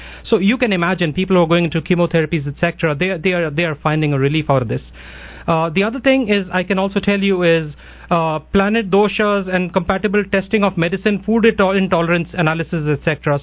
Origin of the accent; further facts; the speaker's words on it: Delhi, India; now in United States; I'm from Delhi, basically, and we see that same thing over there as well.